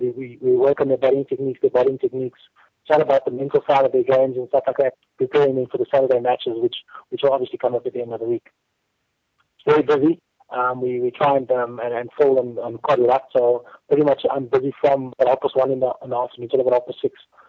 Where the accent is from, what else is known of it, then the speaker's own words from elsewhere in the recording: Pretoria, Gauteng, South Africa; I'm actually from Pretoria